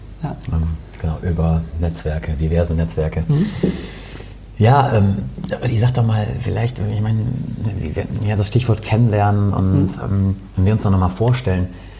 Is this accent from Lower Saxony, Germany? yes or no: yes; Osnabrück, Lower Saxony, Germany; Heimat ist Osnabrück. Tatsächlich Osnabrück. Ja. Der Zipfel Niedersachsens, der eigentlich schon in Nordrhein-Westfalen liegt.